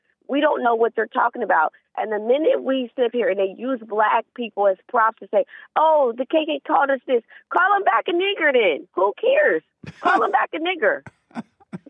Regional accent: Cleveland, Ohio, United States; I'm originally from Cleveland, Ohio.

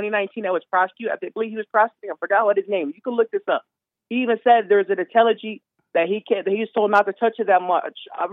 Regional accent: United States; So as an American, so I want to, there's more to it.

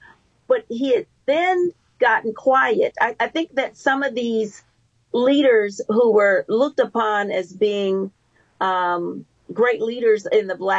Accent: Michigan, United States; I was in Michigan. I grew up in Michigan.

